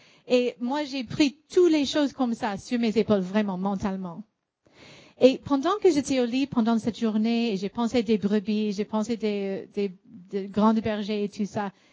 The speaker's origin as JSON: {"language": "French", "town": "Chicago", "region": "Illinois", "country": "United States", "tie": "born or raised there", "said": "Moi, quand j'étais jeune, j'étais aux États-Unis, j'étais à Chicago"}